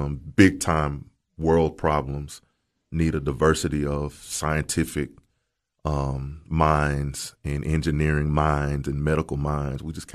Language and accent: English; Murfreesboro, Tennessee, United States; Like, I'm just from Murfreesboro.